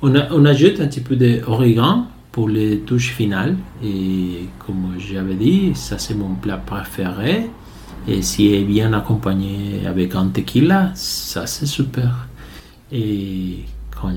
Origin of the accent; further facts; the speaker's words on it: Mexico; French is a second language; moved away as an adult; now in France; Je viens du Mexique, et un pays de 120 millions.